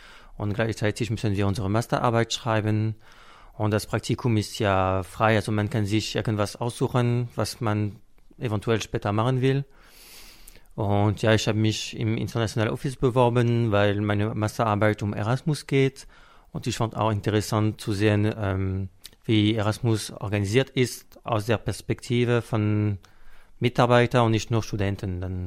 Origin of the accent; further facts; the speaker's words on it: France; German is a second language; Das hat sich in den letzten Jahren entwickelt, weil bei uns in Frankreich die Situation sich ein bisschen verändert hat.